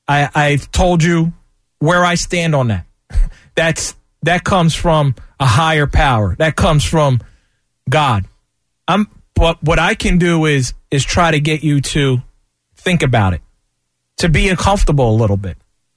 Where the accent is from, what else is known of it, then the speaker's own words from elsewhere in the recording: Philadelphia, Pennsylvania, United States; born there; my parents were born in Palestine, so I actually speak fluent Arabic, but I was born in Philly.